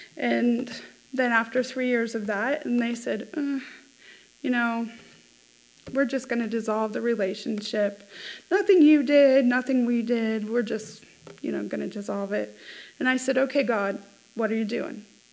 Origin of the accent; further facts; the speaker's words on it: Sharon, United States; Like, I grew up in Sharon, you know, and now I'm interviewing for a position there as a chaplain?